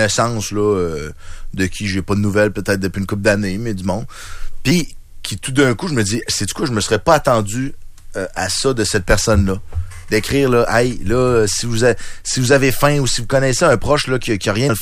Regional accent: Lévis, Quebec, Canada; moi, je viens de Lévis

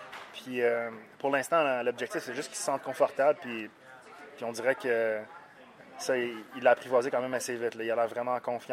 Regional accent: Canada; Puis en plus, je suis Canadien, fait que c'est vraiment le fun.

